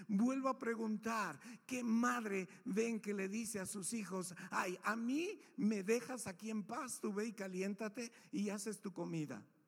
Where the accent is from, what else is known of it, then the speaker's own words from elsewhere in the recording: Mexico; sobre todo creo que como mexicanos, fuimos formados en egoísmo.